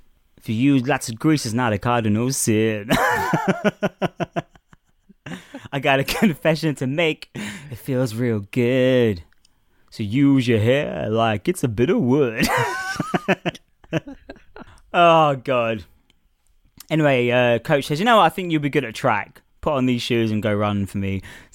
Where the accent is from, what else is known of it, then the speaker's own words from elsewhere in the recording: Australia; accent: Australian; I feel like I've lost my Australian. Now I'm conscious of it. I've lost my Australian accent.